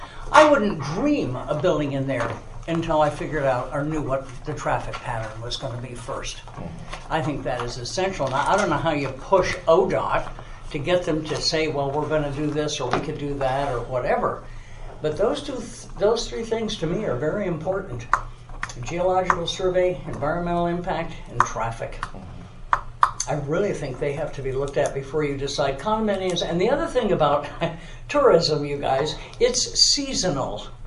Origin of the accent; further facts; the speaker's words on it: New England, United States; now in Westland, United States; Yeah, I grew up in New England, and I love old buildings and old architecture.